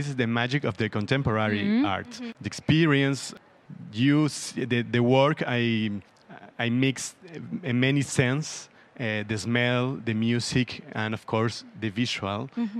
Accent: Apóstoles, Misiones, Argentina; born there; English is a second language; And I was born in Apóstoles. Apóstoles is a Jesuitic city from 1600, sería?

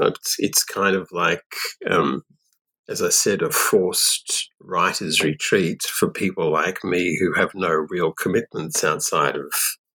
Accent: Australia; also born or lived in France; So I'm Australian. I'm an 18th century French specialist. I did my first degree here in Australia at a university in Perth, which is on the west coast of Australia.

